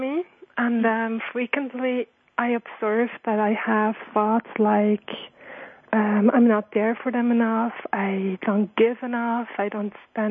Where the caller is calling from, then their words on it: Zurich, Switzerland; I'm calling from Zurich in Switzerland.